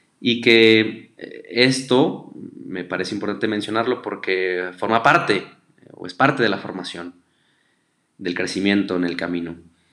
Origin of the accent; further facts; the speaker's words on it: Saltillo, Coahuila, Mexico; nosotros somos de Saltillo, Coahuila